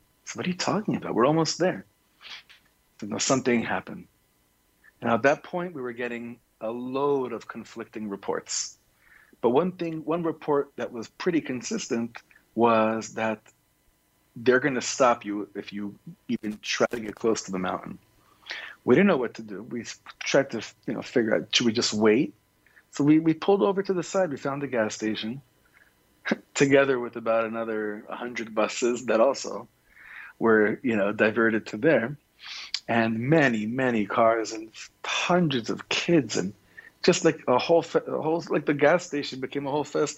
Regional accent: Israel; growing up in Israel

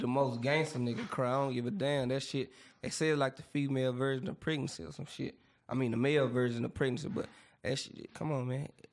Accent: Dallas, Texas, United States; I'm from Dallas. Come to Dallas and see.

